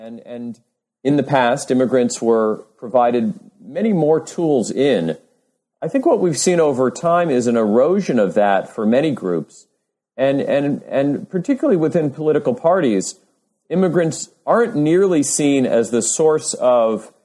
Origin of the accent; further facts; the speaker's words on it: New York City, New York, United States; I grew up in New York City, but moved away for, a number of years for graduate school and then for my first academic job. But in coming back to the New York area